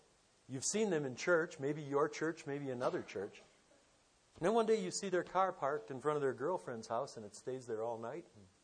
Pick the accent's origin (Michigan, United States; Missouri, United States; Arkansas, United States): Michigan, United States; Detroit; I grew up in Detroit, Michigan, and we had our own variety of drivers out there.